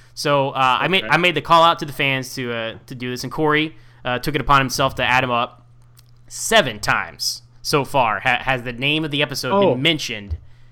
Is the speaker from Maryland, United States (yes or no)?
yes; Salisbury, Maryland, United States; I even discovered Glover is from my hometown, Salisbury, Maryland.